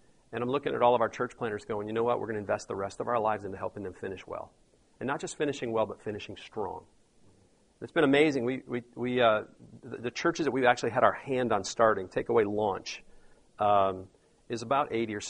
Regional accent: Detroit, Michigan, United States; now in Atlanta, United States; I'm from Detroit. My wife's from Charlotte. Philly, where I went to seminary.

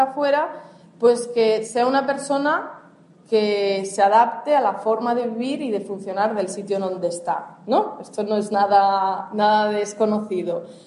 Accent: Galicia, Spain; yo, que no soy de Cataluña, que vengo de Galicia, me encontré igual

